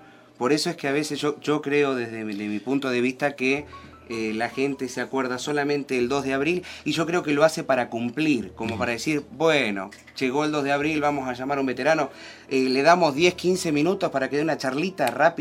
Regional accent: Argentina; nosotros como argentinos

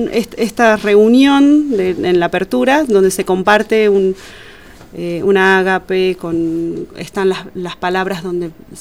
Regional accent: San Juan, Argentina; Yo nací en San Juan hace, creo que esto ya lo charlamos, yo dije que nací en San Juan hace pocos años.

